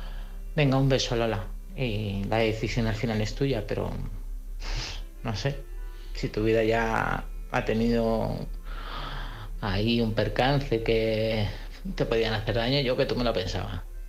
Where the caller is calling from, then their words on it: Madrid, Community of Madrid, Spain; de Madrid.